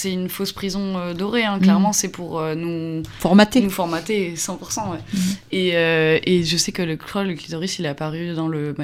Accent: Grenoble, Auvergne-Rhône-Alpes, France; born there; Oui, parce que je suis née à Grenoble, mais j'ai pas habité en fait à Grenoble.

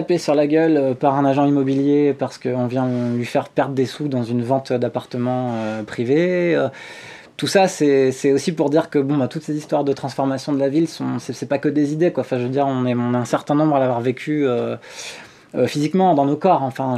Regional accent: Auvergne-Rhône-Alpes, France; now in Grenoble, France; j'ai atterri là parce que je venais de la Savoie et que quand j'étais venu à Grenoble visiter des amis

